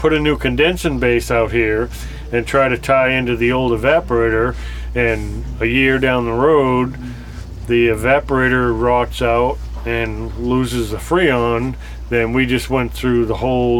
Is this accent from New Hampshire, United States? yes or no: yes; New Hampshire, United States; now in Florida, United States; No, I'm originally from New Hampshire. 27 years down up there and 23 years down here, so.